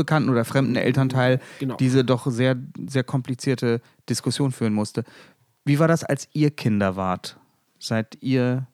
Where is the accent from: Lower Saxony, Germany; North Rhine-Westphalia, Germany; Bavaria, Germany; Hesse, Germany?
North Rhine-Westphalia, Germany; wie man bei uns im Ruhrgebiet dann sagte.